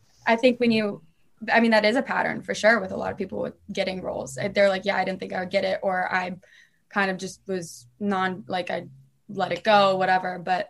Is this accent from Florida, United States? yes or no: yes; Florida, United States; I'm from Florida, so I've like seen snow twice in my life too.